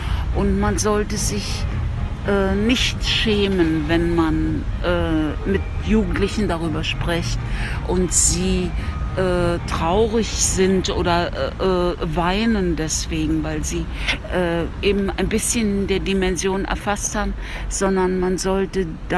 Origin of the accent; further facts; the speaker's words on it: East Berlin, Berlin, Germany; Ich komme ja aus der DDR, also aus Ost-Berlin.